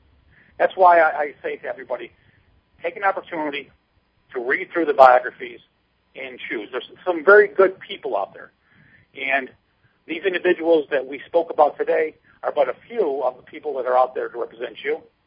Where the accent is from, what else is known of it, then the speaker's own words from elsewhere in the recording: New York, United States; I first known Joe back after the 9/11 attacks in my home state here of New York.